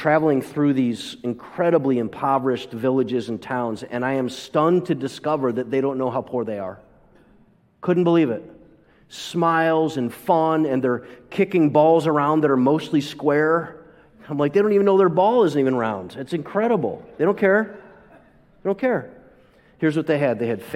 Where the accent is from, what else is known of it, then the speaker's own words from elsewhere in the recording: United States; As an American, seeing that increases the gratitude